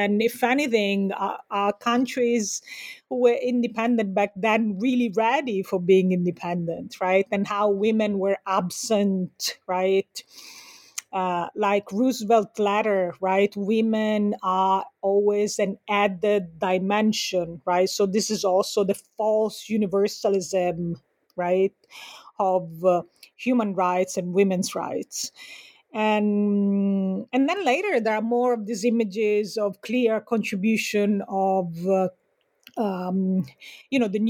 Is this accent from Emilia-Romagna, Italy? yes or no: no; Sicily, Italy; now in United States; I'm from a colonial family. I'm also from Sicily, right, which to Antonio Gramsci was part of Italy internal colonialism, and I live in the US where I'm a feminist migrant